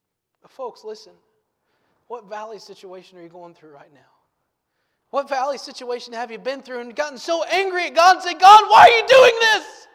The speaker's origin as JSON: {"language": "English", "town": "Farmersville", "region": "Ohio", "country": "United States", "tie": "born or raised there", "said": "Like I mentioned earlier, I grew up in Farmersville, Ohio."}